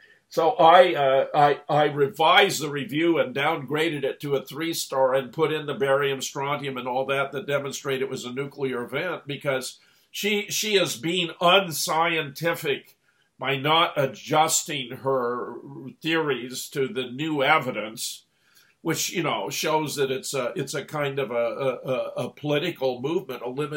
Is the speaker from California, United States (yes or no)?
yes; Pasadena, California, United States; I was born in Pasadena in 1940. You can see the Rose Bowl from the Huntington Memorial where I was born. I grew up in Southern California. I graduated from South Pasadena High School.